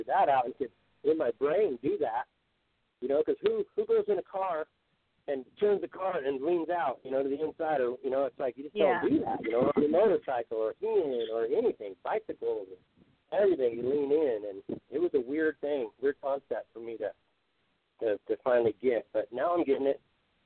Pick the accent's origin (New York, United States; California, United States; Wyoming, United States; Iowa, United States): California, United States; Tahoe; I mean, I did all that. I grew up in Tahoe.